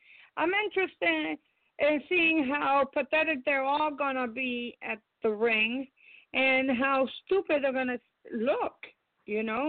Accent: Philadelphia, Pennsylvania, United States; you gotta step up your game because we're from Philly too, and it's a shame that you're looking like a chump out there.

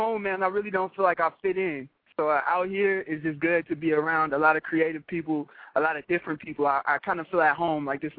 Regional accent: Davenport, Iowa, United States; I'm from Davenport, Iowa. It's part of the Quad Cities, the home of John Deere to make all the tractor equipment for the farms and everything.

